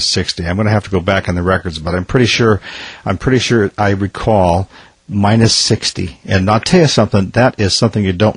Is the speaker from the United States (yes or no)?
yes; Minnesota, United States; well, I grew up in Minnesota, and I know what it's like to hit 60 degrees below zero